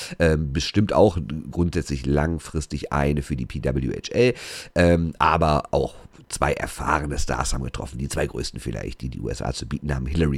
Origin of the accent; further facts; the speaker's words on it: Rhineland, Germany; für mich als Rheinländer natürlich ein absoluter Traum